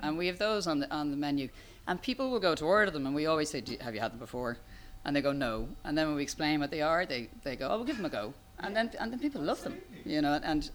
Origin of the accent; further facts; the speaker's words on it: Ireland; You know, potatoes and black pudding, I'm Irish, it's just like a match made in heaven.